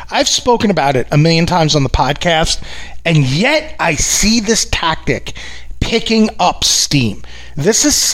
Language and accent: English; New York, United States; I come from New York, where I tell people it's actually rude not to give somebody the finger out where I live.